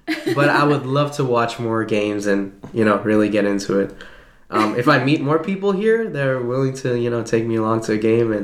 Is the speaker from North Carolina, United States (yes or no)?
no; New York City, New York, United States; I grew up in New York City, so